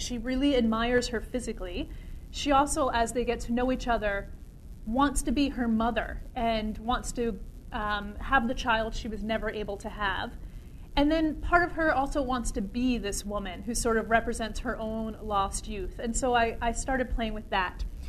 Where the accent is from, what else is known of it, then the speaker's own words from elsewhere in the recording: Brooklyn, New York, United States; now in Canada; I grew up in Brooklyn. I now live in Western Canada. But I grew up in Brooklyn